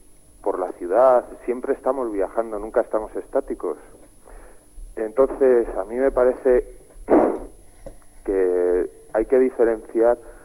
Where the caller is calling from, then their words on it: Madrid, Community of Madrid, Spain; de Madrid.